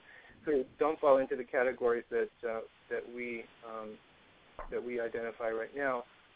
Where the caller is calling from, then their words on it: Virginia, United States; Okay, well, I'm calling from Virginia. I'm doing well.